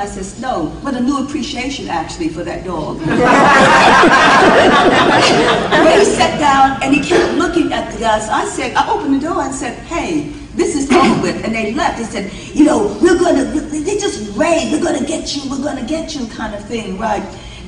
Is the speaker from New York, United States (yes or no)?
yes; New York City, New York, United States; I come from New York City, we never had dogs at all. We could barely feed ourselves, much less a dog.